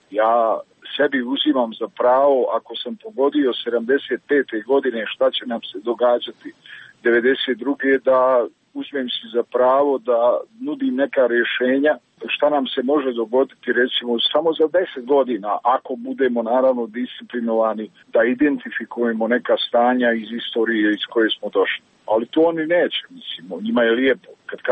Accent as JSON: {"language": "Bosnian", "town": "Travnik", "region": "Central Bosnia Canton", "country": "Bosnia & Herzegovina", "tie": "born there", "said": "kaže, ja sam rođen u Travniku. I tu ne treba dalje objašnjavati dalje kako ja to znam."}